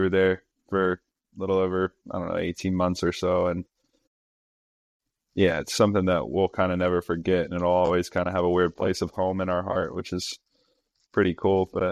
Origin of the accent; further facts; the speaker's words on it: Rock Hill, South Carolina, United States; And we grew up in Rock Hill, South Carolina, which is a smaller town outside of Charlotte, North Carolina.